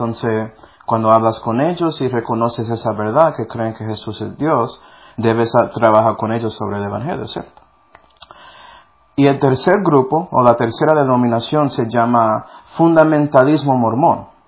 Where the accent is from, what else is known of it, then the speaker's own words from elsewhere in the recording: New York, United States; Y yo soy de Nueva York, entonces, pero así es.